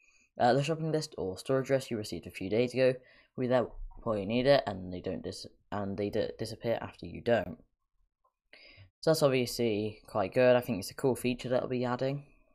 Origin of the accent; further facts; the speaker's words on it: United Kingdom; I hate talking in dollars, I'm British